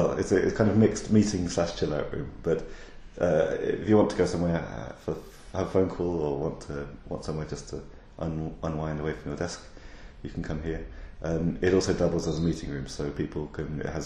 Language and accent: English; United Kingdom; I'm British